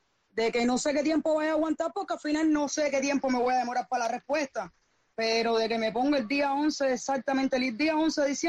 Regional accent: Havana, Cuba; Soy de La Habana, aquí de la calzada.

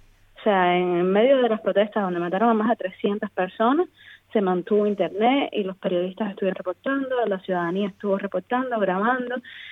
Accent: Cuba; moved away; yo me fui de Cuba en enero de 2021

